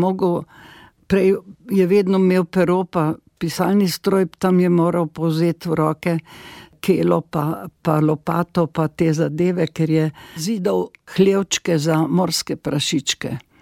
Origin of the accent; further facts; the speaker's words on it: Savinja, Slovenia; večino življenja sem preživela v Savinjski dolini, se tudi poročila in živela v Žalcu 30 let. Potem sem se z možem zasidala hišo in se preselila v Braslovče.